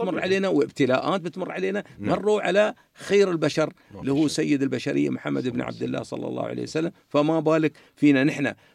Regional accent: United Arab Emirates; أنا كإماراتي

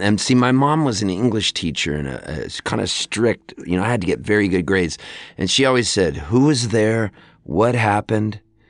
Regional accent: Pasadena, California, United States; also born or lived in Canada; Well, we moved from Canada when I was a kid to Pasadena.

